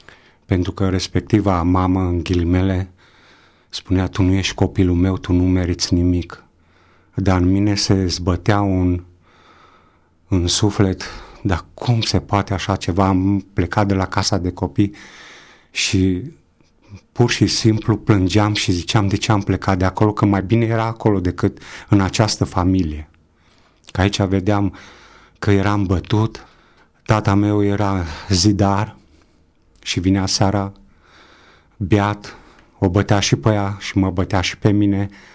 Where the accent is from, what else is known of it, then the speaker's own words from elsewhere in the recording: Timișoara, Timiș County, Romania; also born or lived in Reșița / Gavojdea; În principiu eu am crescut numai câteva luni la Reșița, după care am fost luat de la vârsta de 3 ani și am crescut la casa de copii de creșă din Timișoara. Din Timișoara, din clasa 1, am plecat în localitatea Gavojdea, județul Timiș